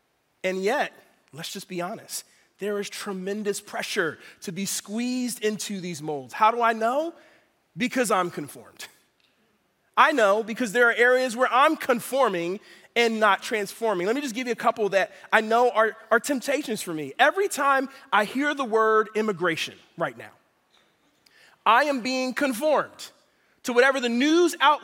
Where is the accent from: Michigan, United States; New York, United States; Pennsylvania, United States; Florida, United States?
Pennsylvania, United States; Philadelphia; I grew up in Philadelphia. You grew up in a big city, there are pigeons all over the place.